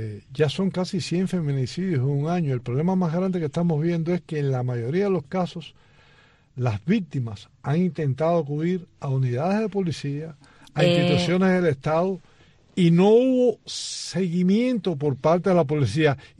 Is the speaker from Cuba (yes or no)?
yes; Cuba; Como mujer cubana